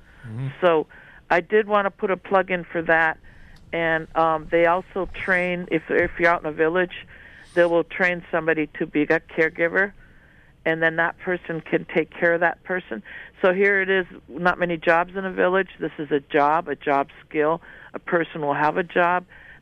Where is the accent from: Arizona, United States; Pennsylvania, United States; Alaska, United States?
Alaska, United States; I'm white. I'm so white I glow in the dark. But I was born and raised in Alaska.